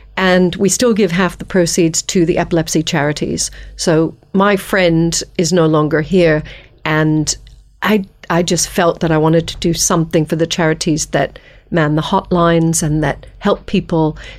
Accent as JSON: {"language": "English", "region": "New York", "country": "United States", "tie": "born or raised there", "also_born_or_lived": "Canada", "said": "my strange accent is because I grew up in New York and went to university in Canada and then did my master's back in the States."}